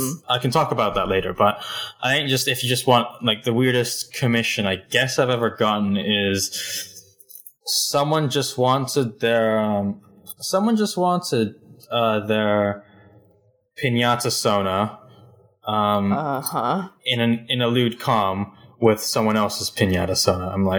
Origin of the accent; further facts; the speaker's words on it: Hong Kong; born there; I was born in Hong Kong in 1998, because I'm 23.